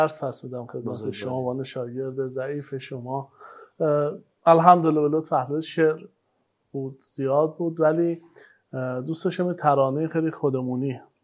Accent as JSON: {"language": "Persian", "region": "Kerman", "country": "Iran", "lives_now": "Qom, Iran", "said": "ولی یادم از کرمان که اومدم به قم، چون قم خیلی دوست داشتم"}